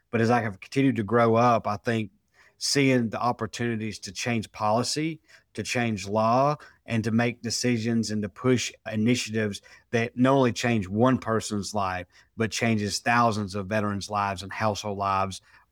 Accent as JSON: {"language": "English", "town": "Waynesville", "country": "United States", "tie": "born or raised there", "said": "He is buried in Waynesville, where my hometown is, and I go see him once or twice a year at his gravesite."}